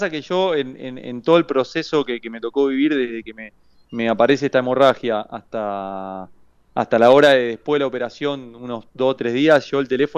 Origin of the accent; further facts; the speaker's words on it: Barracas, Buenos Aires Province, Argentina; Nosotros somos de Barracas, ¿viste?